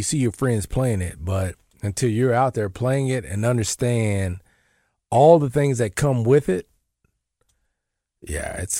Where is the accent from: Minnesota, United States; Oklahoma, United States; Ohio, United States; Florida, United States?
Oklahoma, United States; Duncan; So we had a country club, and then we had a place called Twin Oaks. I played a lot at Twin Oaks.